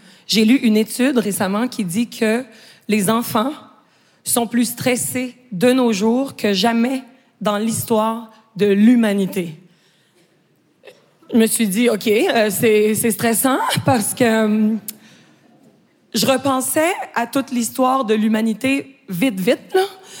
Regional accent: Quebec, Canada; je prends le temps de mentionner que je suis québécoise.

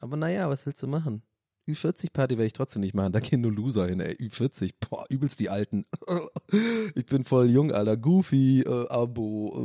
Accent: North Rhine-Westphalia, Germany; ich komme hier aus der Nähe von Köln, bin 43 Jahre alt

